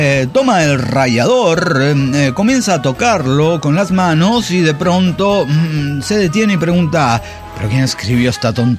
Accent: Cuernavaca, Morelos, Mexico; de Cuernavaca, Morelos, México.

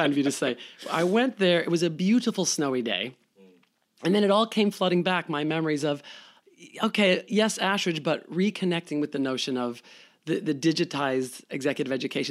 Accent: United States; I'm American, as you can hear.

